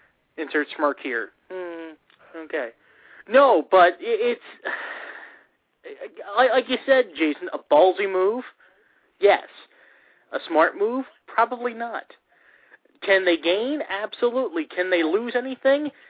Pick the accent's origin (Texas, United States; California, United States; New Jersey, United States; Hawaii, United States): New Jersey, United States; because I'm from the Philly area, South Jersey, of course.